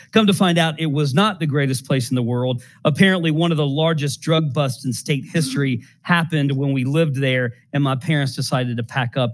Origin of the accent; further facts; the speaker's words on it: Smyrna, Georgia, United States; I grew up mostly in Smyrna in my younger years.